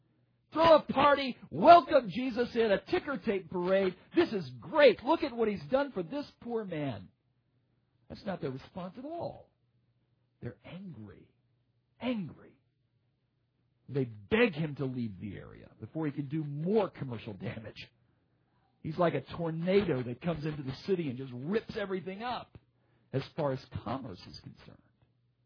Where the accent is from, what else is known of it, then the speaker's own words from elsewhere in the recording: Alabama, United States; let's say, Pennsylvania to my home state of Alabama